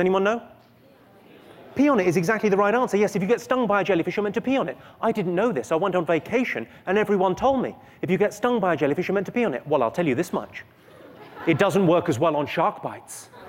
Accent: United Kingdom; I'm from Great Britain, obviously. What makes Britain great is our ability to laugh at ourselves.

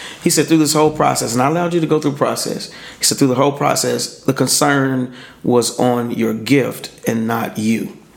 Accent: Pine Bluff, Arkansas, United States; one of his music directors was from my hometown in Pine Bluff, Arkansas.

